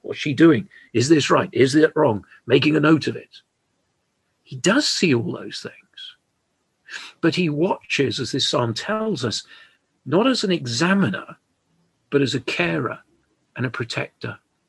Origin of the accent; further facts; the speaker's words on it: London, United Kingdom; I grew up in Southwest London